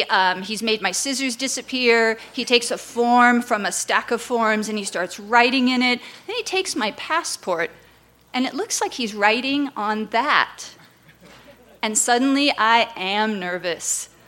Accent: United States; And number two, I am an American.

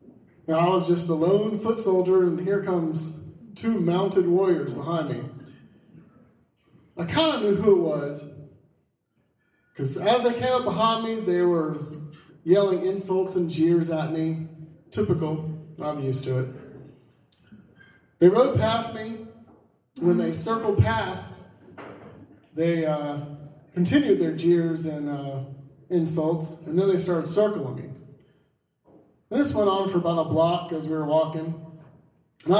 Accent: Georgia, United States; So, as a kid growing up in Southeast Georgia, I was a bit odd.

